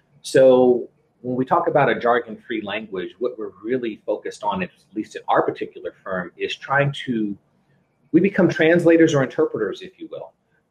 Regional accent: Maryland, United States; also born or lived in Washington, D.C.; now in Florida, United States; I'm originally from the Maryland, D.C. area. Based in Florida now, but grew up definitely in the D.C., Maryland, part or neck of the woods. Went to the University of Maryland at College Park.

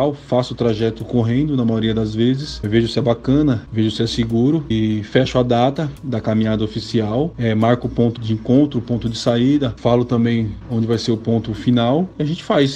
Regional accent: São Paulo, Brazil; no bairro de Ermelino Matarazzo, zona leste de São Paulo, lugar onde eu cresci.

